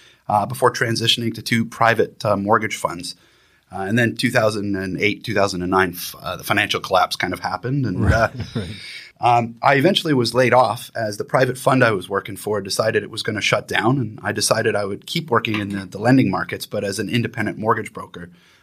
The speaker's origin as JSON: {"language": "English", "region": "Ontario", "country": "Canada", "lives_now": "Vancouver, Canada", "said": "So I'm 40 years old. I'm originally from Niagara area of Southern Ontario. However, I've lived in Vancouver for the past 14 years"}